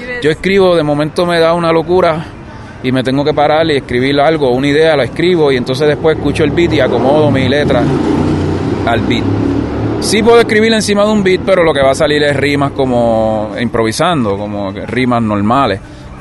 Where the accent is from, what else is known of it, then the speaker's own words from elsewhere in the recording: San Juan, Puerto Rico; yo volví a las raíces donde yo nací y vivo en Santurce, en Villa Palmera, que es en la capital, en San Juan. Y yo vivo en Villa Palmera, que es un barrio en la costa, bien cerca de la playa, bien cerca ahí del aeropuerto.